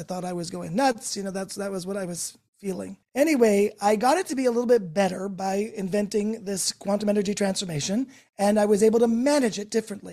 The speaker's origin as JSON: {"language": "English", "region": "New Jersey", "country": "United States", "lives_now": "New York, United States", "said": "Okay. I'm originally from New Jersey. Yes."}